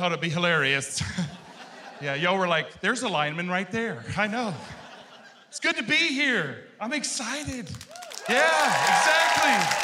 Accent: Missouri, United States; I'm from the Show Me State.

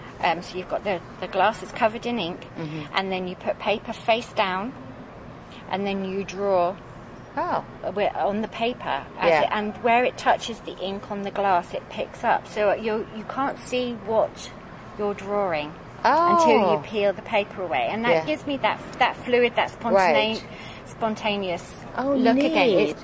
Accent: South East England, United Kingdom; And I grew up on the Kent coast, near the White Cliffs of Dover.

